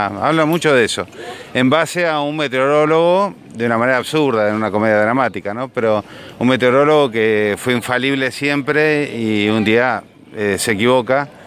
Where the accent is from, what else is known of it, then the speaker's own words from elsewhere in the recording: Inriville, Córdoba, Argentina; me han contado de mi infancia, de mi familia en Inriville.